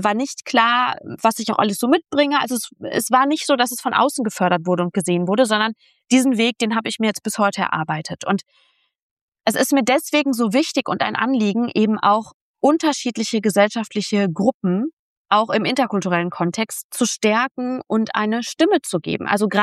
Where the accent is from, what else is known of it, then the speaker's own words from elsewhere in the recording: Germany; Ich bleibe mal in Deutschland, ne? Also ich gehe jetzt nicht auf alle Länder ein, sondern bewusst dort, auf wo ich aufgewachsen bin.